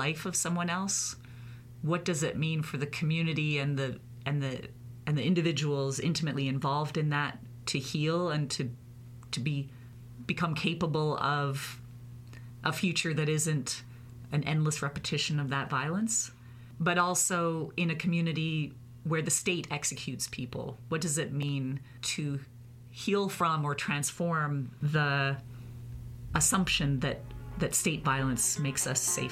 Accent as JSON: {"language": "English", "country": "Canada", "tie": "born or raised there", "also_born_or_lived": "United States", "said": "So I grew up in Canada. I did, all of my education in Canada."}